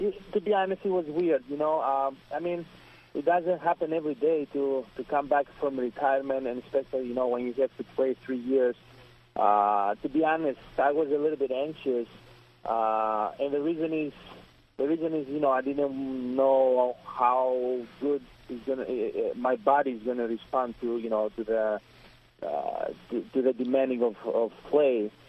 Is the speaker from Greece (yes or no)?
yes; Greece; moved away as an adult; also born or lived in Italy; at some point when I moved from Greece to Italy and I went to play for Catania, I had the same issue.